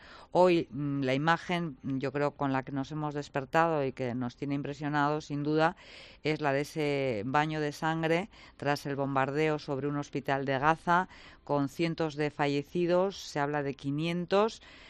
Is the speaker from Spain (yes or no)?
yes; Basque Country, Spain; ¿Somos los vascos tolerantes con la inmigración?